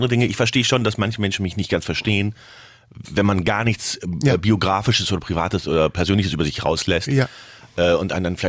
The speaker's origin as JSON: {"language": "German", "town": "Worms", "region": "Rhineland-Palatinate", "country": "Germany", "tie": "born there", "said": "Ich bin nicht in Worms oder so aufgewachsen."}